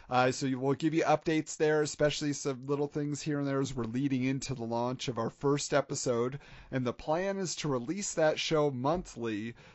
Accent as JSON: {"language": "English", "town": "Irvine", "region": "California", "country": "United States", "said": "And so we told him, oh, yeah, we're from Irvine."}